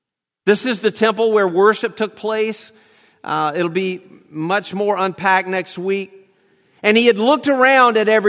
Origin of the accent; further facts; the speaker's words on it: Mississippi, United States; born there; and I was born in Mississippi, and I draw out my eyes sometimes, like that's how He made me.